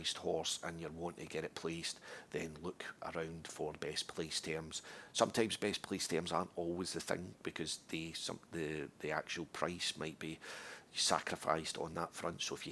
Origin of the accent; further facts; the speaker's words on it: Scotland, United Kingdom; And obviously, being Scottish, it would be fantastic to see Lucinda win it again with Corrick Rambler.